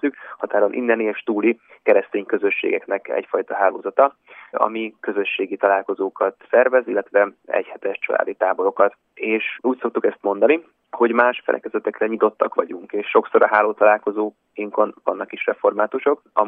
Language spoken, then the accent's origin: Hungarian; Budapest, Hungary; moved away as an adult; now in Maradék, Serbia; Én eredetileg budapesti vagyok, de most itt élek a szerémségben, maradékon.